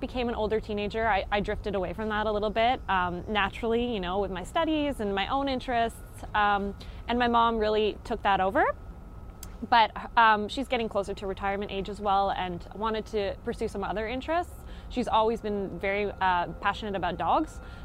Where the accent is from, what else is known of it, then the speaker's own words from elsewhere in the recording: Beaconsfield, Quebec, Canada; I grew up in Beaconsfield.